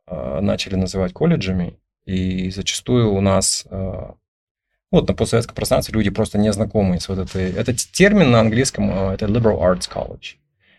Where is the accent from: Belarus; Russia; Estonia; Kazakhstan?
Kazakhstan; Almaty; also born or lived in United States; я родился и вырос в Алмате, закончил Казахский госуниверситет в 97 году